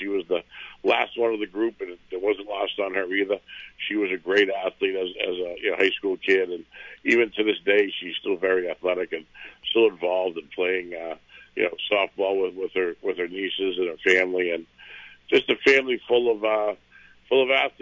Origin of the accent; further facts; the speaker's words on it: Peabody, United States; So growing up in Peabody and being a part of the culture of not I mean, not just the football, the athletics as a whole.